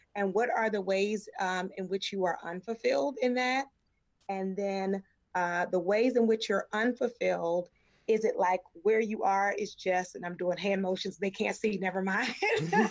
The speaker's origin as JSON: {"language": "English", "town": "Baltimore", "region": "Maryland", "country": "United States", "tie": "born or raised there", "also_born_or_lived": "New Jersey", "lives_now": "Los Angeles, United States", "said": "Well, I grew up in Baltimore, but right before I came here, I was in New Jersey."}